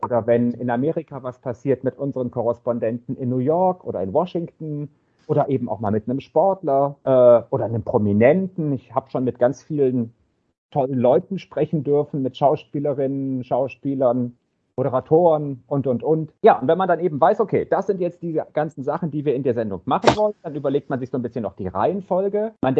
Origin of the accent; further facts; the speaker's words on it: Baden-Württemberg, Germany; Also ich komme ja aus Baden-Württemberg, aus Süddeutschland und fand aber Frankfurt immer total interessant und Hessen auch.